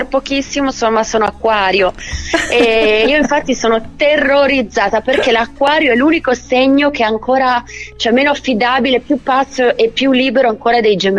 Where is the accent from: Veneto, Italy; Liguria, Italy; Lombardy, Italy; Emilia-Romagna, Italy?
Liguria, Italy; perché io mi sento da Ligure, ambasciatrice